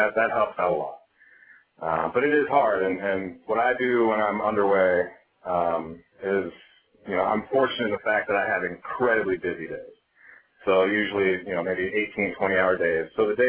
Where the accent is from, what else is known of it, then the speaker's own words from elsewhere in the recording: North Dakota, United States; So I was born and raised in North Dakota. And the Navy was an incredibly quick way to get out of North Dakota.